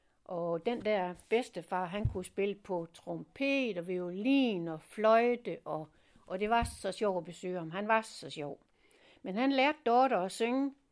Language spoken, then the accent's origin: Danish; Ramsing, Central Denmark Region, Denmark; born there; Jeg er født på Salling, en lille stationsby, der hedder Ramsing.